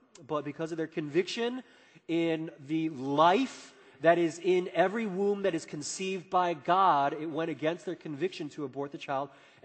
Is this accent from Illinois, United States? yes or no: yes; Chicago, Illinois, United States; growing up in Chicago, you know, I'm watching the Chicago Bulls and stuff